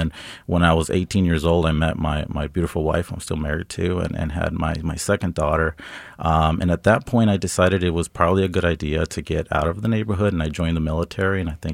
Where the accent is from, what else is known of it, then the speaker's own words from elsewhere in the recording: San Francisco, California, United States; also born or lived in Hayward; now in Kansas, United States; So I grew up actually in the Bay Area, originally born in San Francisco in the Mission District, and then moved around a little bit in the Bay Area from Hayward and different parts.